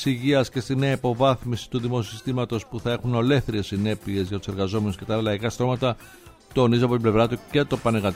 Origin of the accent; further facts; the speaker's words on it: Karpenisi, Central Greece, Greece; την ιδιαίτερη πατρίδα μου, την μία εκ των δύο, στην Βρετανία, στο Καρπενήσι.